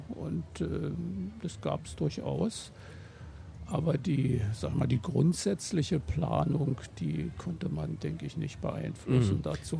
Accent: Berlin, Germany; Also geboren bin ich im Krankenhaus, aber dann kam ich nach Hause und bin eigentlich mein ganzes Leben bis auf Lehrzeit und Studienzeit, wo man eben auswärts ist, hier gewesen.

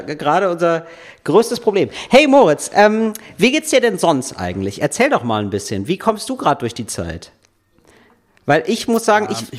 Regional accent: Germany; weil ich als Deutscher natürlich meine Vorurteile kenne

